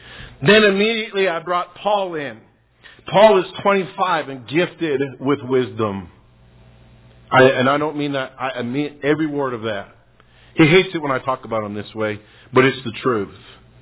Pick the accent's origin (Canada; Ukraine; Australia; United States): Canada; Calgary, Alberta; accent: southern drawl; I really am Canadian. Even though this tongue has a southern drawl to it, I am Canadian. I was born and raised right in Calgary.